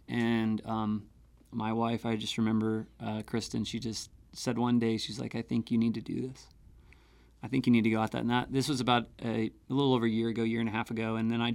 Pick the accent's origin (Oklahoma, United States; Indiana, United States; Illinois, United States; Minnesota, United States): Oklahoma, United States; you know, I grew up in Oklahoma, and I spent a lot of time crossing the Red River, back and forth between Oklahoma and like the Dallas area